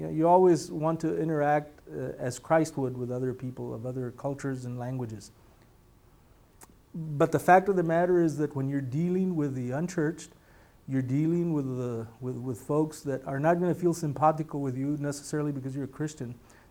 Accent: Texas, United States; born there; So I'm Mexican American, born in Deep South Texas. My Spanish is not the same Spanish as the people from Jalisco or from San Luis Potosí speak.

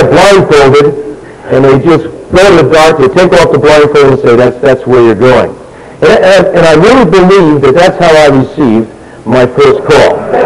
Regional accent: Connecticut, United States; And I said, I'm from Connecticut.

